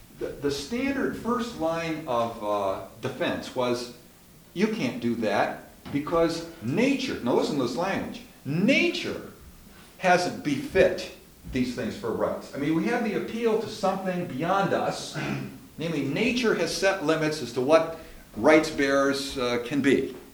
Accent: Wisconsin, United States; In 1875, right in my home state of Wisconsin

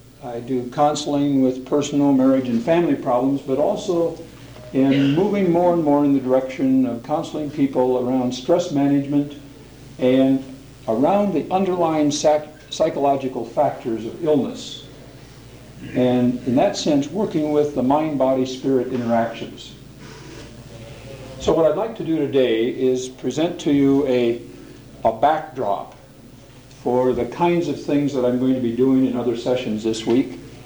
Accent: Portland, Oregon, United States; I'm from Portland, Oregon.

